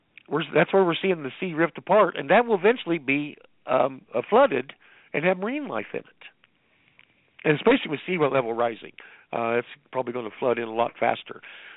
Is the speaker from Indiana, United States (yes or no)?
yes; Indiana, United States; When I was growing up in Indiana, I think the highest point above sea level was 800 feet